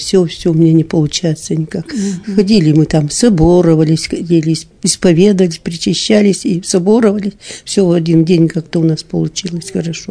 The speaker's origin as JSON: {"language": "Russian", "town": "Yaransk", "region": "Kirov Oblast", "country": "Russia", "tie": "born or raised there", "said": "Я родом из Кировской области, город Яранск."}